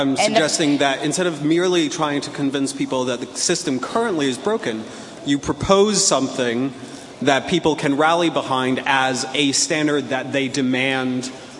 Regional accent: California, United States; I'm actually here from California, so another American hacker

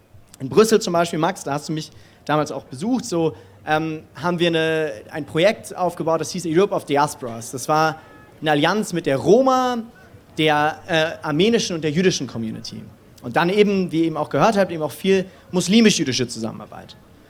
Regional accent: Germany; Ich bin aufgewachsen in Deutschland. Deutsch-jüdische Identität ist messed up und wirklich auch kompliziert. Gleichzeitig muss man aber wissen, dass meine Mutter aus Israel kommt

